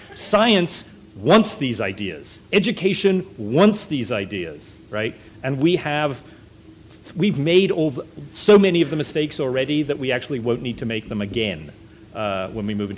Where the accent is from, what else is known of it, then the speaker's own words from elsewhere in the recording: Scotland, United Kingdom; good guilt too, I'm Scottish, it was good guilt.